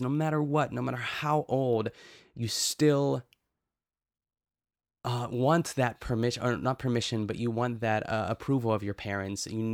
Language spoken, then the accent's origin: English; Pittsburgh, Pennsylvania, United States; and I would say that I'm from Pittsburgh